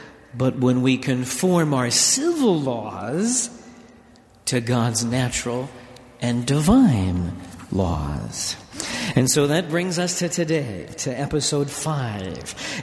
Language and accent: English; Austin, Minnesota, United States; born there; I was born in Austin, Minnesota, last century, in the 20th century.